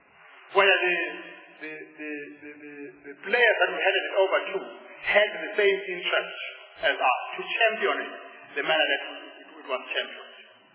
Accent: South Africa; on the basis of our experience as a South African, a purely South African approach to these particular things?

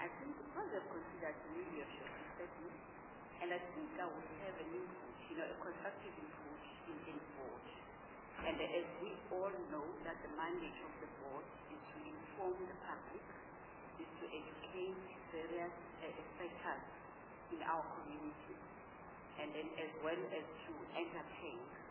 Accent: North West, South Africa; now in Johannesburg, South Africa; I'm from the Northwest Province, and then but based in Johannesburg.

